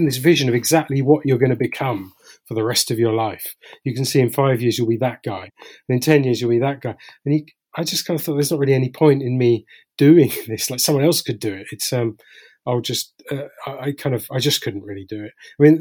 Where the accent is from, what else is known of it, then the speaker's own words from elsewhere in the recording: London, United Kingdom; I grew up in South East London. I still live there. We were single parent family, didn't have any cash